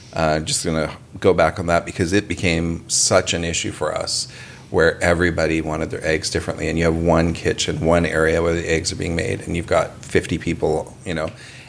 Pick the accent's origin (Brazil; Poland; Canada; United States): Canada; I think he was sort of there for us when... As a Canadian, as food was exploding